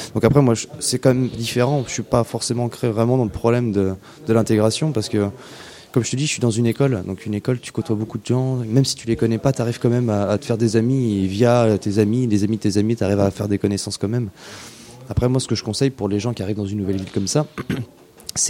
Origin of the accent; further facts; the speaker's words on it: La Pommeraye, Pays de la Loire, France; moved away as an adult; moi je suis originaire de la Pommeraye, du coup, donc j'ai fait toutes mes 18 premières années au lycée, au collège de la Pommeraye